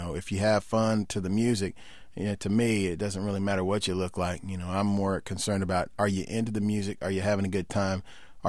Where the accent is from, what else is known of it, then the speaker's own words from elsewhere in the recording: Fort Worth, Texas, United States; also born or lived in Dallas; Well, I spent my childhood in Fort Worth and then my teen years and high school years in Dallas, Texas.